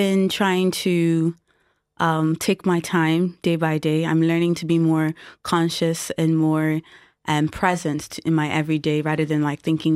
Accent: Nigeria; now in Ireland; me being like Nigerian, like coming here in Ireland, being black, a black woman as well

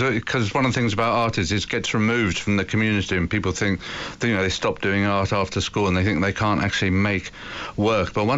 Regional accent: United Kingdom; We're implicated all the time, I think, and we make work in which we're implicated by being British.

